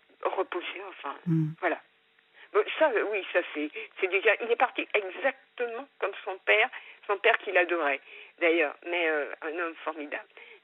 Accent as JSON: {"language": "French", "region": "Brittany", "country": "France", "said": "Lui est de l'Aveyron, moi je suis bretonne."}